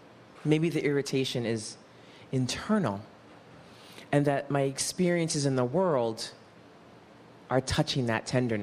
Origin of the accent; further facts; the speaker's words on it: New York, United States; I'm a New Yorker